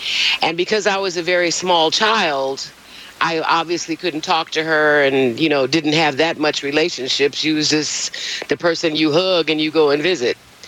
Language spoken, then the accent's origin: English; Chicago, Illinois, United States; I grew up in Chicago. We had segregated beaches. We could only live in certain communities.